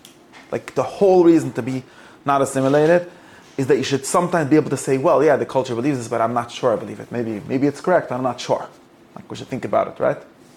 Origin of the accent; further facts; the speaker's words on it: Lakewood, New Jersey, United States; the problem is that growing up in Lakewood doesn't help enough.